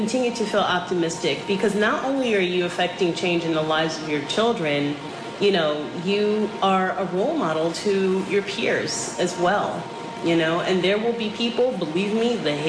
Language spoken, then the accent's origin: English; Bronx, New York, United States; also born or lived in Manhattan; I grew up in the Bronx. I was born in Manhattan. I grew up in the Bronx, and it was so important for me to be able to go back to communities that I, you know, that I'm familiar